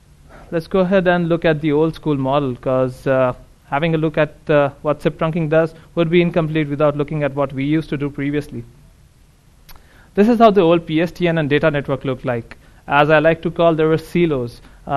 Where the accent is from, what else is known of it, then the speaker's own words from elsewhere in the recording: India; I come from India, where mobile penetration is really high.